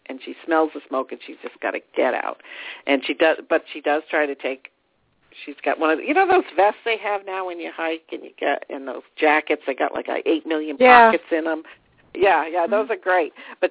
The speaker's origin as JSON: {"language": "English", "region": "New England", "country": "United States", "tie": "born there", "said": "and I was born in New England."}